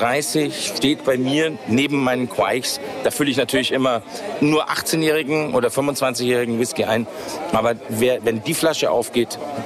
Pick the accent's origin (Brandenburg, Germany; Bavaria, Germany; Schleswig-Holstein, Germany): Bavaria, Germany; Munich; born there; Ja, tatsächlich habe ich schottisch-irische Verwandtschaft und schottisch-irisches Blut. Und bin ein gebürtiger Münchner